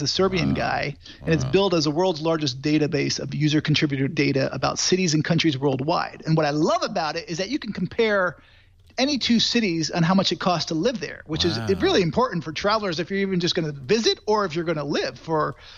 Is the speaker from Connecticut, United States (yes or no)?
yes; Connecticut, United States; Last week I left off from my home state of Connecticut.